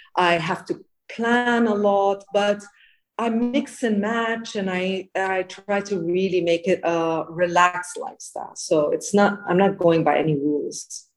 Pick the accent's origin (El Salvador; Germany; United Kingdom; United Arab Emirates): United Arab Emirates; Dubai; also born or lived in Switzerland / United States; I was born in 1970. Therefore, I grew up in Dubai and then went, studied in Switzerland, the United States, and came back to Dubai.